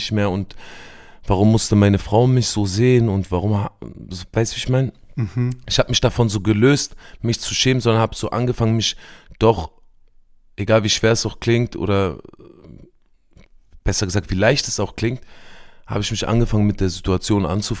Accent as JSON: {"language": "German", "region": "Berlin", "country": "Germany", "said": "Ich komme aus Berlin."}